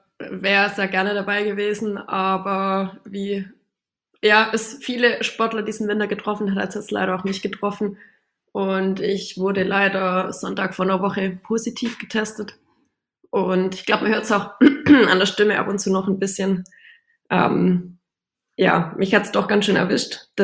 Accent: Germany; Es ist für uns auch der allererste Weltcup überhaupt in Deutschland. Dann quasi noch in meiner Heimat

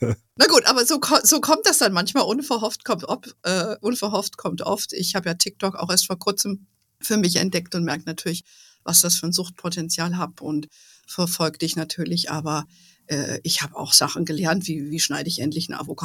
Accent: Hesse, Germany; weil sie in Hessen lebt, wo ich aufgewachsen bin

